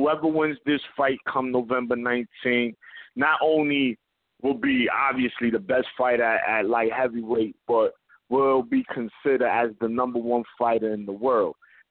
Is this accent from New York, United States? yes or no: yes; New York, United States; I'm a New Yorker. I live over here.